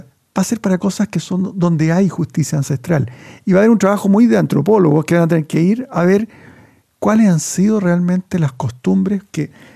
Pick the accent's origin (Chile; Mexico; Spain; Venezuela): Chile; ¿Cómo tratamos como chilenos a los pueblos originarios?